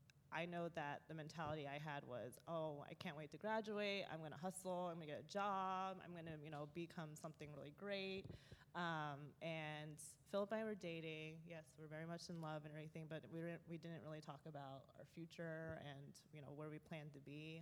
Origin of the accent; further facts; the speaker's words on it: Olympia, Washington, United States; So I grew up in Olympia, Washington. It was a predominantly Caucasian community, conservative background.